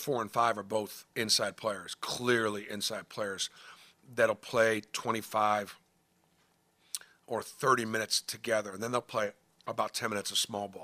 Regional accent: United States; As an American Jewish person that is in the public eye, I feel like it's my responsibility to try to speak the truth

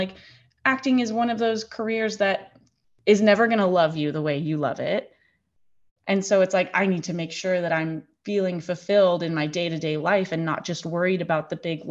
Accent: United States; I mean, the fact that, you know, as an American, this country's only a couple hundred years old.

